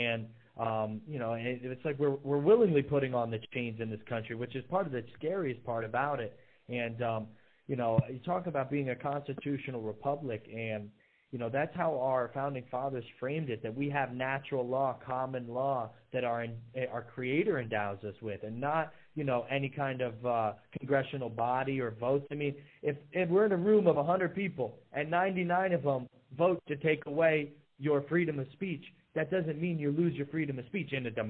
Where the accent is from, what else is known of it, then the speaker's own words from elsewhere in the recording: New York, United States; just get a march into my home state of New York and kidnap me without an extradition